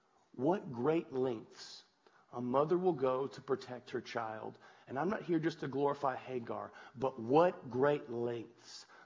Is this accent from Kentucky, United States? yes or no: yes; Kentucky, United States; I'm from Kentucky.